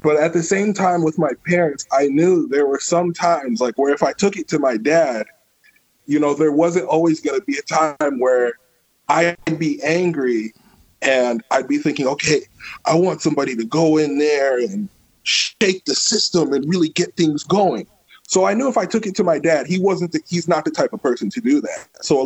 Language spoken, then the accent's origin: English; Bloomington, United States; now in Georgia, United States; I was growing up in Bloomington. In Bloomington, everything was kind of hush-hush and like people weren't as open with their feelings. Now, here in Georgia